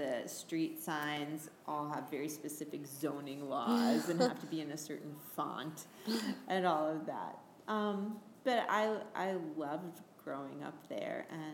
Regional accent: Woodbury, Connecticut, United States; Okay, well, I grew up in Woodbury, Connecticut.

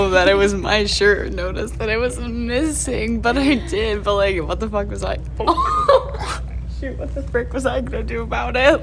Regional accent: Aurora, Ohio, United States; Oh, and we're from Aurora, Ohio, and we're seniors in high school.

